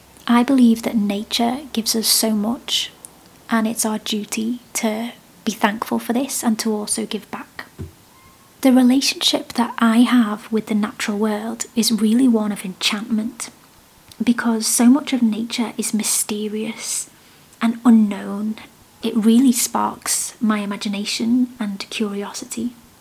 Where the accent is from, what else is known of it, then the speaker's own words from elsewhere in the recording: United Kingdom; As a Brit, I also understand the importance of weather as a topic of conversation.